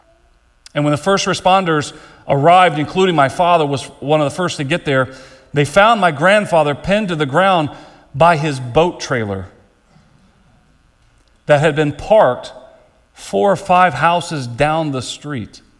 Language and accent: English; Lancaster, Texas, United States; My hometown of Lancaster, Texas, saw one of the worst tornadoes in our history.